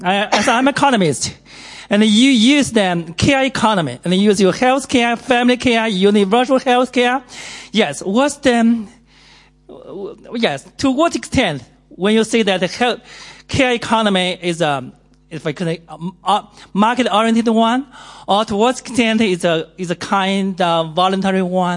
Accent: China; now in London, United Kingdom; I say that I'm a visiting professor to LSE. I'm from China.

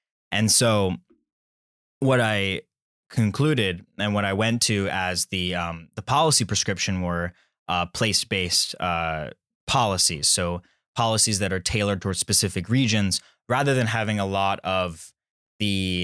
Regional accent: Richmond, Virginia, United States; I am a master's student in local economic development, and I'm from Richmond, Virginia.

